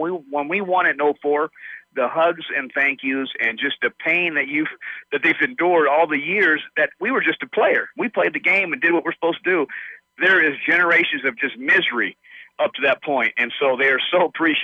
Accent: West Coast, United States; I mean, I grew up on the West Coast, a Dodger fan my whole life.

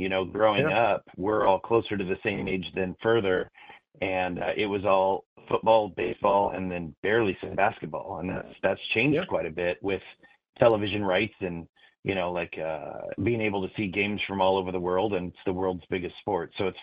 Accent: Napa, California, United States; I grew up in Napa. I was the only white kid in class. It was all Hispanics and field workers. And so all I knew was the Mexican culture, which I love. And it's a big piece of who I am. I speak fluent Spanish.

